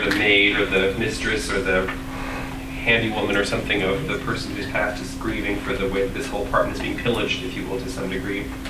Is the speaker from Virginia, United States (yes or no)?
yes; Virginia, United States; I grew up in Virginia. It was a summer job.